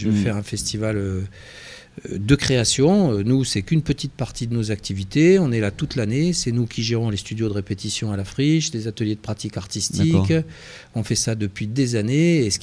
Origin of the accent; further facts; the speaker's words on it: Provence-Alpes-Côte d'Azur, France; En fait, moi, je viens du nord des Bouches-du-Rhône.